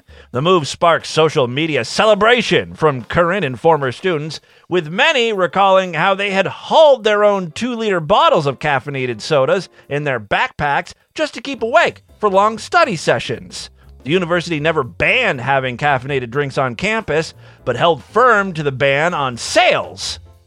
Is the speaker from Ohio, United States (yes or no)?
yes; Ohio, United States; I grew up in Northeast Ohio in a rural area